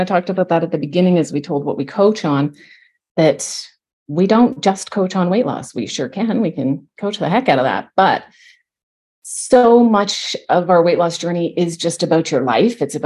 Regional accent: Canada; because I am Canadian, the one Canadian coach.

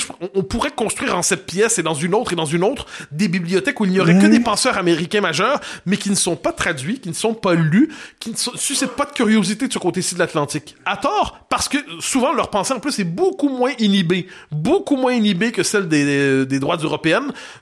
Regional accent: Quebec, Canada; Ensuite, je suis voisin de l'Empire comme Québécois, ce qui fait que je m'en méfie quand même un peu.

